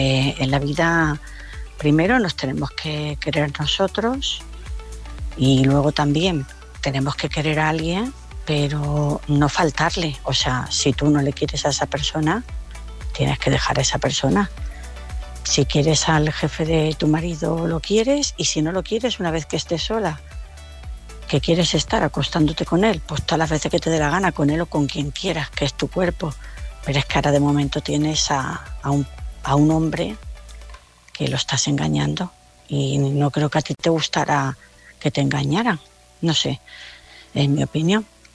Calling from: Masquefa, Catalonia, Spain; de Masquefa

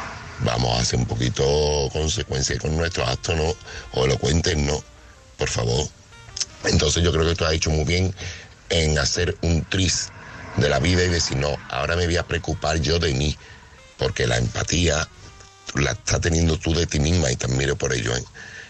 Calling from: Seville, Andalusia, Spain; corresponsal de Sevilla.

